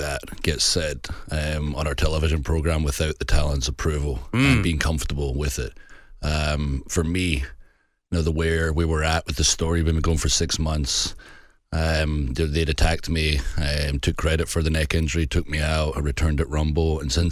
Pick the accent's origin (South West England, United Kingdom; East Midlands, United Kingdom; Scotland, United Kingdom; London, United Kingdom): Scotland, United Kingdom; I'm so Scottish.